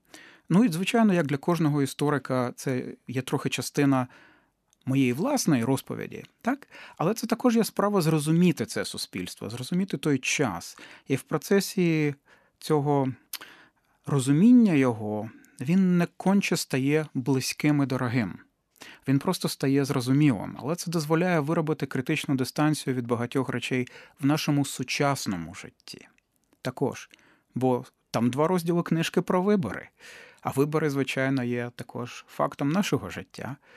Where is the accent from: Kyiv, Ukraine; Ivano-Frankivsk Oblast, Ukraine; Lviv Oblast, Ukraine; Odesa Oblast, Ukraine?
Kyiv, Ukraine; Звичайно, одна з причин є те, що я сам киянин. І я люблю це місто.